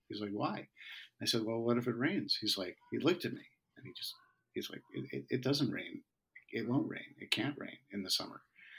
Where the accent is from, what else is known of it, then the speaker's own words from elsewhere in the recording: New England, United States; growing up in New England, you know, where it could just rain at the, you know, turn of a dime